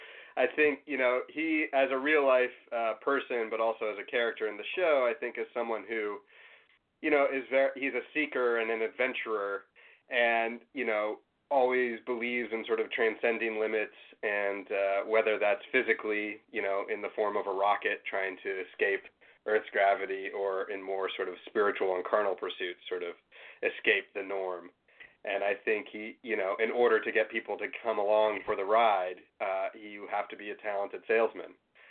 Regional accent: New Mexico, United States; I grew up in New Mexico to sort of ex-hippie parents who'd been involved in various New Age groups and stuff.

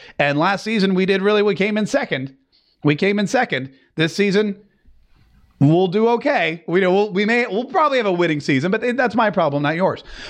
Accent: Canada; I'm Canadian, and we are lovely people, and also not too bad to look at.

